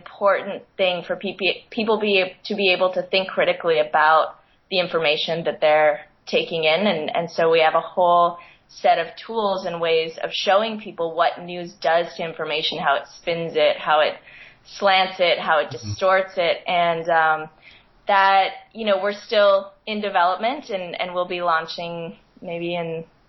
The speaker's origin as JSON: {"language": "English", "country": "Canada", "accent": "Canadian", "said": "in my audition, I did get feedback on my Canadian accent, which I didn't even know I had."}